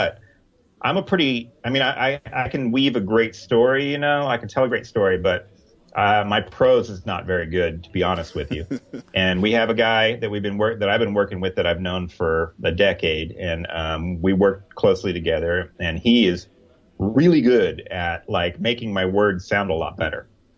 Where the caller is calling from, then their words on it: Addison, Texas, United States; I am from Dallas, Texas right now. Correctly, I'm from Addison, Texas right now, so where the Plaid Hat headquarters are.